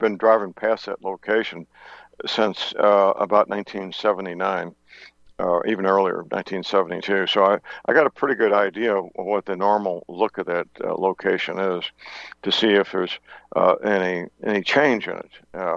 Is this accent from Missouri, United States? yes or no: yes; St. Louis, Missouri, United States; I'll be traveling into my hometown, St. Louis, soon, and there's a location I used to live near where it's a major depot for lumber.